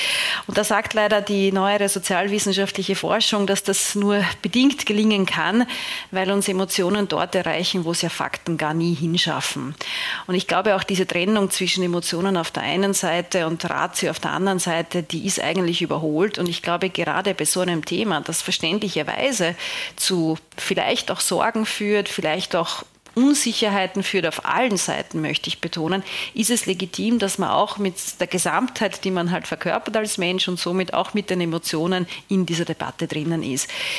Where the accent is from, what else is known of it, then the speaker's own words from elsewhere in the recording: Austria; ich spreche als Österreicherin aus Erfahrung